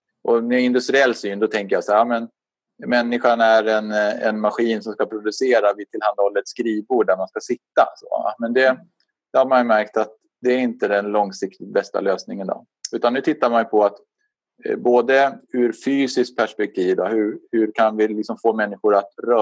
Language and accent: Swedish; Stockholm, Stockholm County, Sweden; now in Sandviken, Sweden; och bor i en liten stad i Gästrikland, Sandviken. Är egentligen född och uppvuxen i Stockholm då, men har bott i Sandviken länge.